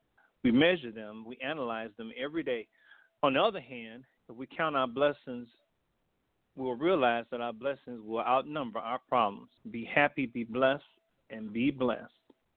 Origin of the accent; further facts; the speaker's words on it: Chicago, Illinois, United States; And also, I'm also from Chicago, Midwest.